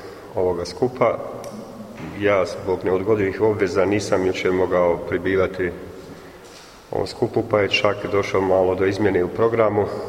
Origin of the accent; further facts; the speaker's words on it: Livno, Federation of Bosnia and Herzegovina, Bosnia & Herzegovina; dolazim iz Livna.